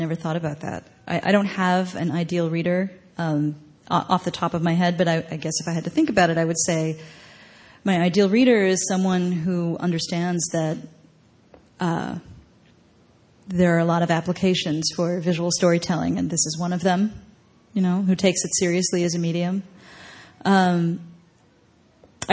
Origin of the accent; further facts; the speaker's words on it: New York City, New York, United States; Because also growing up in New York City and living in Brooklyn, in South Brooklyn, for a really long time, I just left Flatbush.